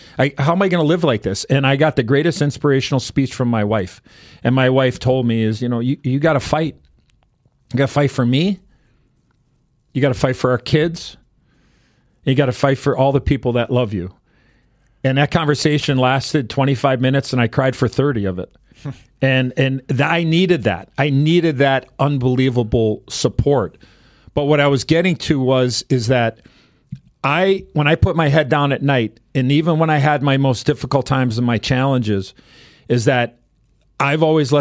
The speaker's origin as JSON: {"language": "English", "town": "Chicago", "region": "Illinois", "country": "United States", "said": "When people told me I would never make it to the NHL because I was a kid from Chicago and I would never be able to play for the Blackhawks."}